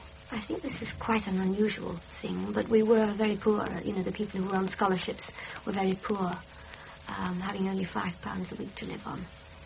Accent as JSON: {"language": "English", "town": "Blackburn", "region": "North West England", "country": "United Kingdom", "tie": "born or raised there", "also_born_or_lived": "Oswaldwistle", "said": "I'm not originally from Oswaldwistle. I was born, in fact, in Blackburn, but my parents moved to Oswaldwistle"}